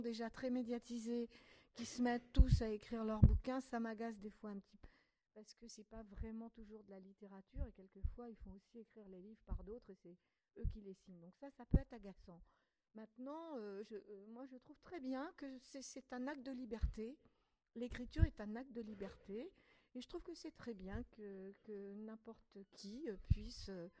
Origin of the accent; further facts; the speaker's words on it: Morocco; je suis née dans l'Atlas marocain, dans un endroit extrêmement isolé.